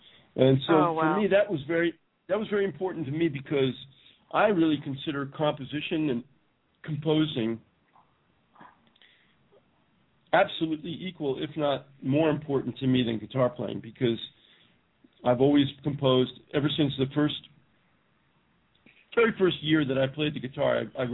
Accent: Nyack, New York, United States; I used to play where I grew up in Nyack, New York. I used to play at a small club there called The Office.

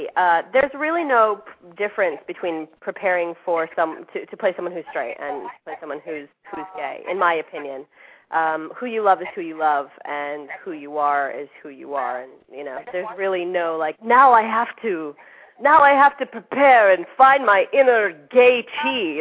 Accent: Chicago, Illinois, United States; Well, I'm from Chicago, so I'm a theater kid by nature.

